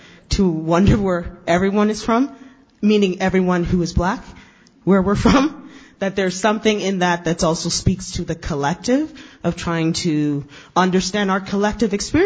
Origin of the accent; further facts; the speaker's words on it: Scarborough, Ontario, Canada; I grew up in Scarborough, and my parents are Jamaican